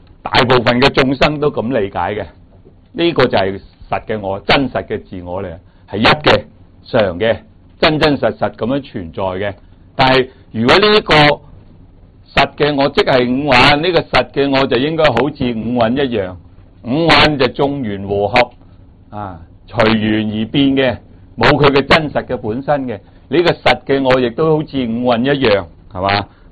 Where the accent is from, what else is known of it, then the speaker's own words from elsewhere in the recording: China; 好似我哋中國人講，有個魂魄喺我哋嘅身裏面啊